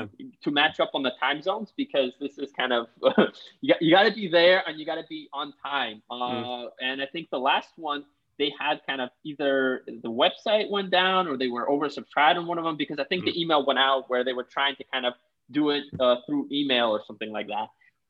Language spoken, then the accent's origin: English; Boston, Massachusetts, United States; I mean, I grew up in Boston. It's very hard to kind of grow up in Boston and not be a big